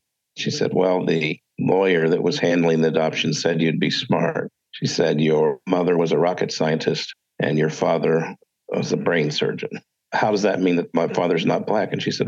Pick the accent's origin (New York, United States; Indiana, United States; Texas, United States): Indiana, United States; Alexandria; Little town called Alexandria, Indiana.